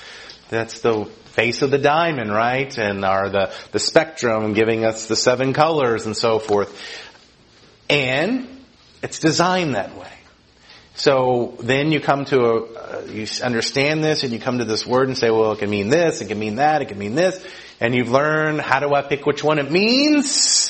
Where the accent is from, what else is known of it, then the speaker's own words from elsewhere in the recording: Murray, Kentucky, United States; I was going to be able to say, hi, I'm so and so, I'm from Murray, Kentucky, where are you from?